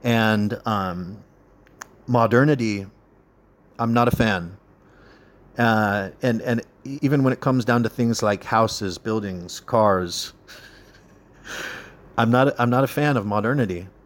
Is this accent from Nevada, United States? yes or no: no; California, United States; I grew up in California, which, you know, maybe I wouldn't have felt the way I did if I didn't grow up in California.